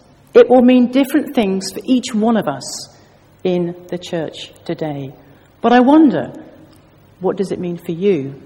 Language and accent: English; South West England, United Kingdom; even though I'm from Devon.